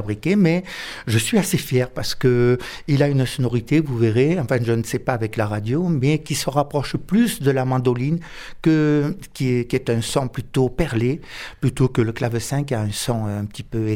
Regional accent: Occitanie, France; accent: Cévenol; vous devez le voir à mon accent, c'est l'accent typiquement cévenol, et de par ma mère, et puis espagnol de par mon père, mais ça fait plus de 45 ans que j'habite le Diwa

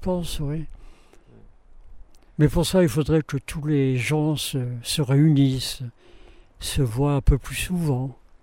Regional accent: Poyole, France; born there; Je suis né à Poyole.

